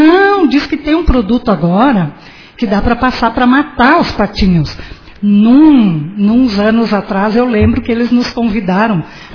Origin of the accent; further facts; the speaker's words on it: Augusto Pestana, Rio Grande do Sul, Brazil; todo final de semana vou para Augusto Pestana, que é a minha terra natal.